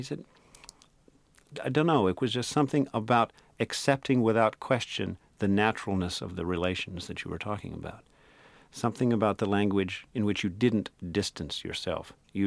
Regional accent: Kentucky, United States; accent: Kentucky; I sort of slip back into my Kentucky accent a little bit, though it's not real strong.

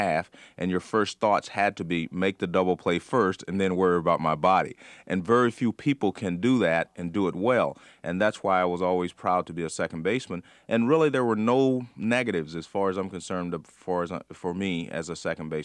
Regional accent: California, United States; Growing up in California, my father would take me to the minor league games, the Oakland Oaks.

